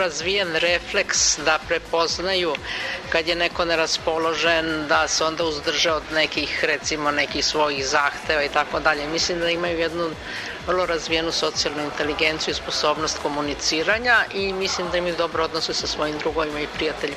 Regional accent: Belgrade, Serbia; ja sam odrasla u Beogradu

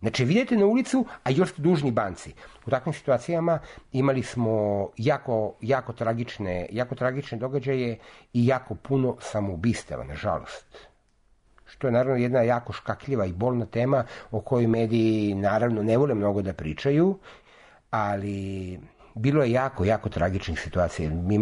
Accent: Serbia; mi kao Srbi

